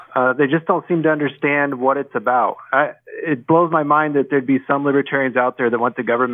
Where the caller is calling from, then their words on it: Nebraska, United States; I'm calling from Nebraska.